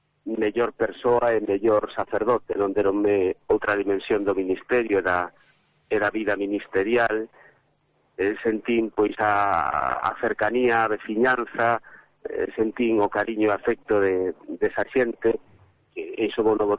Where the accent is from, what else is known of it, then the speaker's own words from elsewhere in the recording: Redondela, Galicia, Spain; Souto Maior, pode decir casi que a miña parroquia natural, eu son de Redondela, non? Pero a miña familia, a miña nai, Souto Maior, a miña familia máis inmediata, vive ali